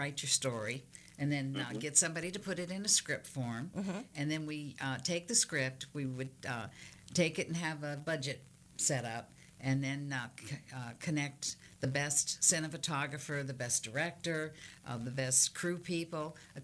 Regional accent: Las Vegas, Nevada, United States; You know, what's so funny is I'm from Las Vegas, and I in the 60s and 70s, I really met a lot of the entertainers there

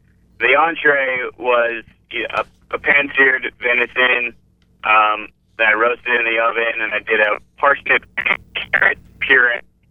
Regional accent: Fort Myers, Florida, United States; moved away as an adult; also born or lived in Denver; now in Los Angeles, United States; So I was born in Fort Myers, Florida, but I grew up from 9 to 14 in Denver and then moved back to Florida. And then when I was old enough, 2006, I moved to Los Angeles.

